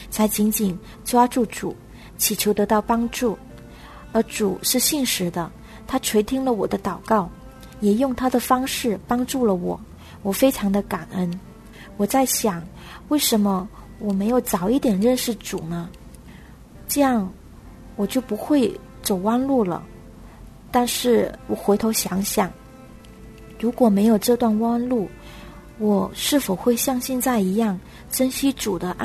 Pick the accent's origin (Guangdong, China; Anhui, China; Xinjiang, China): Guangdong, China; 大家好，我是来自广东的 … ，我生活在一个迷信以及拜偶像气氛非常浓厚的沿海地区。